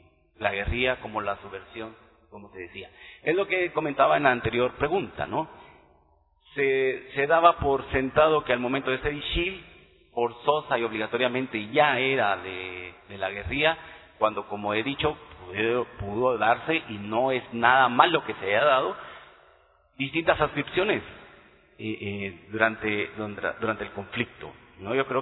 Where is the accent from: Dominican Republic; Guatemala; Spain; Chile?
Guatemala; Cuando decimos, es que todos somos guatemaltecos